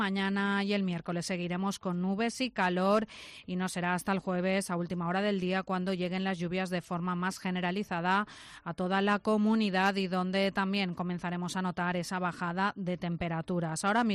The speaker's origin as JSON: {"language": "Spanish", "region": "Valencian Community", "country": "Spain", "said": "los que tenemos más que perder, somos los valencianos."}